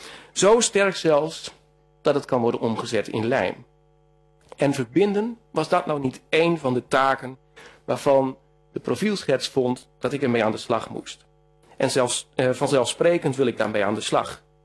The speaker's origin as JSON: {"language": "Dutch", "region": "Groningen", "country": "Netherlands", "tie": "born or raised there", "said": "ik ben opgegroeid op het Groninger platteland. Op de grens van klei, veen en zand."}